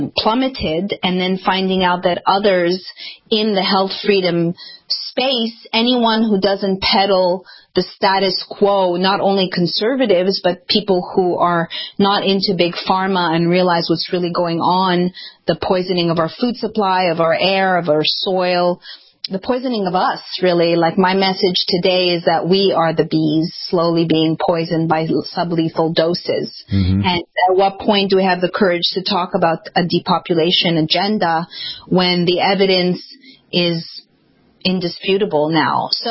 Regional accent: Canada; moved away; I mean, I hail from Canada. I've been here 23 years, but consider myself a liberal

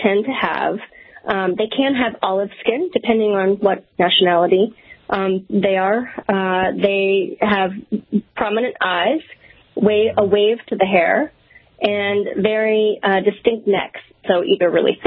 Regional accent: Midwest, United States; I grew up in the Midwest, and so I could find teachers, I could find resources for Western much more than Eastern.

